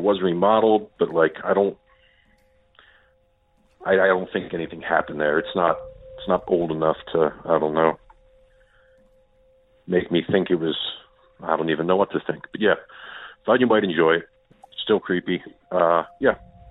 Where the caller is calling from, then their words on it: Philadelphia, Pennsylvania, United States; Hey Derek, I'm calling from Philly.